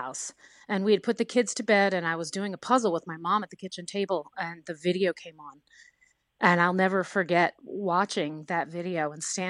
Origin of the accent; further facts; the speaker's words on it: the South, United States; Yeah, I grew up in the South. There's things you don't talk about in my house.